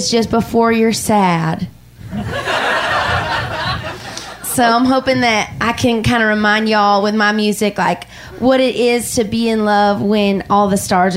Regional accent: Fairfield, Alabama, United States; I'm 15. I'm from Fairfield, Alabama, and I feel like I know what love is.

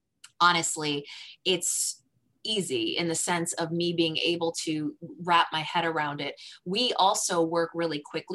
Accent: New Jersey, United States; I'm from New Jersey, metropolitan area.

